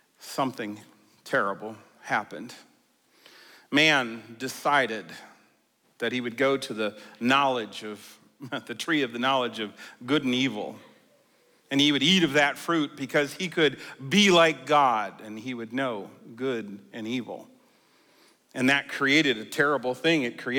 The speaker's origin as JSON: {"language": "English", "country": "Australia", "tie": "born or raised there", "said": "And growing up in Australia, I heard six white boomers."}